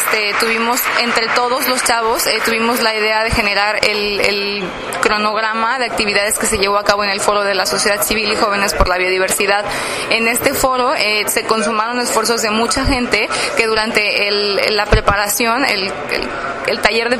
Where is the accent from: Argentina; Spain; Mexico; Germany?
Mexico; Yo soy mexicana.